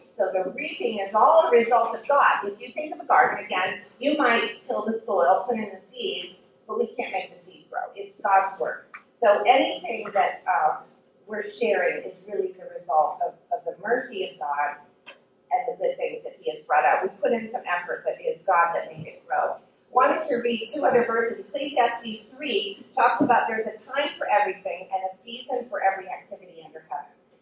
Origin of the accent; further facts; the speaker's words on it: Florida, United States; But when we were first married, I grew up in Florida, and Bruce had all his connections here.